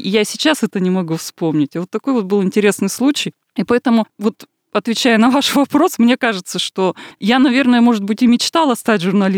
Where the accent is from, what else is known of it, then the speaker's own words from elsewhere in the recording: Irkutsk, Irkutsk Oblast, Russia; now in Moscow, Russia; Я родилась и выросла в Иркутске, и последние вот буквально 10 лет я живу в Москве.